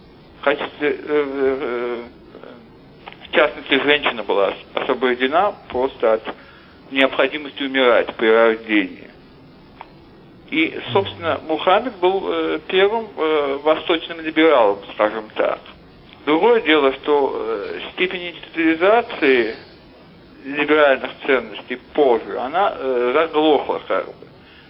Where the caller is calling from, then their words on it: Baku, Azerbaijan; Я звоню из Баку.